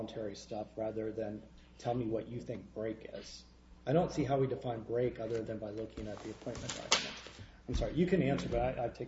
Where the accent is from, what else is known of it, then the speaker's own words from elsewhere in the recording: Ohio, United States; I decide to take a job with the U.S. Attorney's Office back in my home state of Ohio?